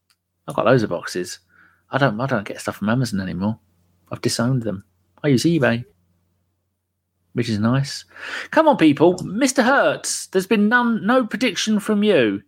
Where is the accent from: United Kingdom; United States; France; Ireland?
United Kingdom; England; I go, hey, hello, ladies. I'm from England. Hello.